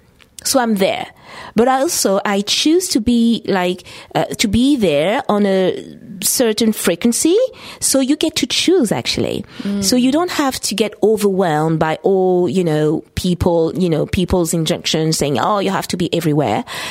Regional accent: Paris, Île-de-France, France; English is a second language; And, you know, it's my hometown. And, you know, I was born here, and it's such also an international place.

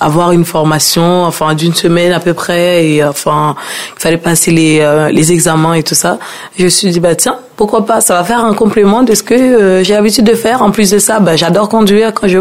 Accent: Haiti; now in France; Faut dire, je suis d'origine caribéenne, plus exactement, je suis haïtienne.

